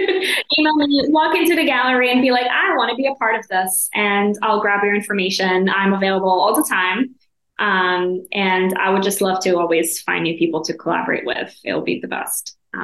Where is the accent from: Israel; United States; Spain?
Israel; We're all from different corners of the world. I'm from Israel.